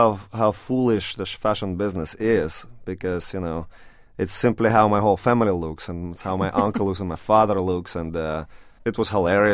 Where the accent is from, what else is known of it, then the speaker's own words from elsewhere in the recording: Ukraine; when I was growing up in Ukraine